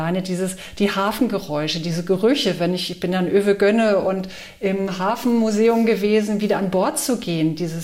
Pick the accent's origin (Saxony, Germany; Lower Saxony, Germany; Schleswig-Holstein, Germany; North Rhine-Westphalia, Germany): Schleswig-Holstein, Germany; Brunsbüttel; born there; komme gebürtig aus Norddeutschland, bin in Brunsbüttel geboren.